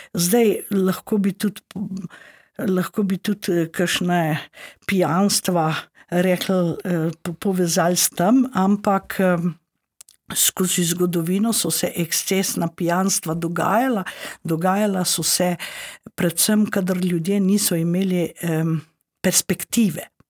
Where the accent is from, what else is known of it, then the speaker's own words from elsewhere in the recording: Inner Carniola, Slovenia; naša tradicija notranjska, ker nimamo grozdja, se pravi, ni vino naša osnovna alkoholna pijača